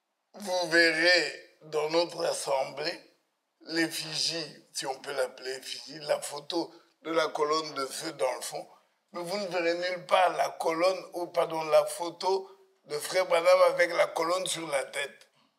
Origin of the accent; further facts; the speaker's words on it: DR Congo; Ça paraît, vous savez, nous venons du Congo, et au Congo, on pourrait dire que le message fait partie des grandes églises.